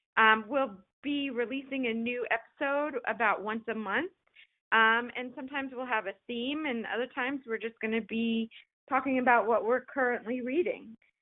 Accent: Florida, United States; I grew up in South Florida where it's hot even in winter.

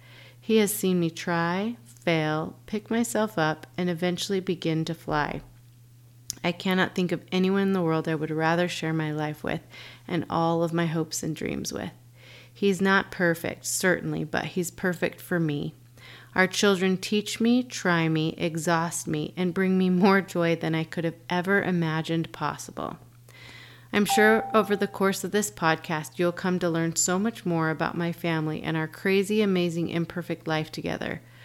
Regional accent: Dallas, Texas, United States; To start with, I'm a Jewish Mormon, figure that one out, born and raised in Dallas, Texas.

